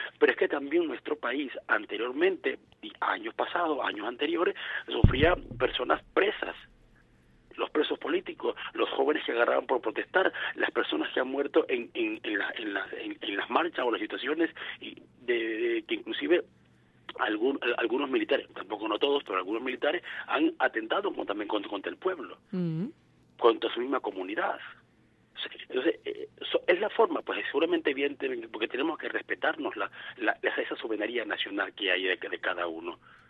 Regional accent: Calabozo, Guárico, Venezuela; now in Caracas, Venezuela; Allá tengo mi familia en mi pueblo, en Calabozo, del estado Guárico.

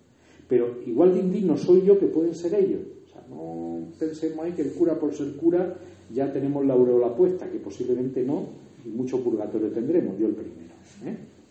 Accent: Region of Murcia, Spain; accent: Murcian; en mi tierra tendemos a comernos sílabas. Y yo he visto a paisanos míos leyendo la lectura en murciano.

